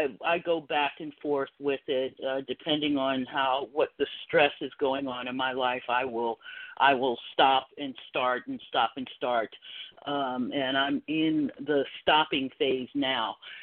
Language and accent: English; Santa Rosa, California, United States; now in Kansas, United States; We're from California. We're from California.